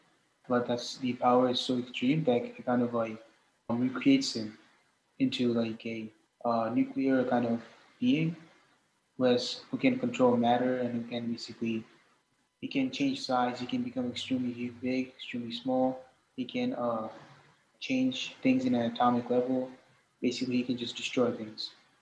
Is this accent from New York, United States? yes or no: yes; Hudson, New York, United States; I'm 16, and I'm also from Hudson.